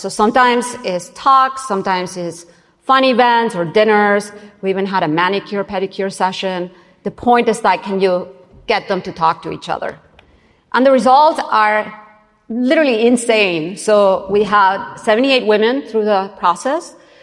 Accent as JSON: {"language": "English", "town": "Barcelona", "region": "Catalonia", "country": "Spain", "second_language": "English", "said": "I'm from Barcelona, Spain. My fellow countrywoman"}